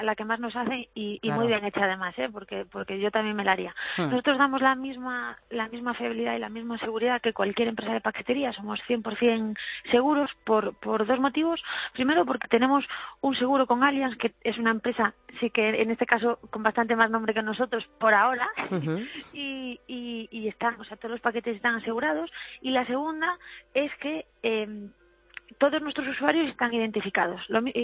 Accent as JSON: {"language": "Spanish", "region": "Galicia", "country": "Spain", "accent": "Galician", "said": "yo soy gallega, como se me nota en el acento, sí. y como buena gallega lo que más me gusta en el mundo es comer, ¿no? Sí. Y vivía en Barcelona"}